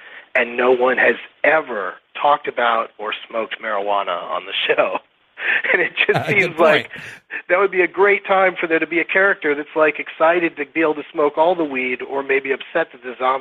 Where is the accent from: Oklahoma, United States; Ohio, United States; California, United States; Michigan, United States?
California, United States; You know, when I come from California, it just seems like such a mystical land to some people.